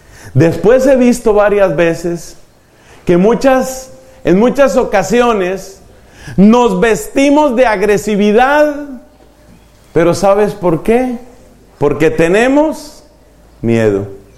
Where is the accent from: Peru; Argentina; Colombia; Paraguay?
Colombia; Bucaramanga, Santander; en la ciudad de Bucaramanga. En mi país estábamos haciendo oración por algunas personas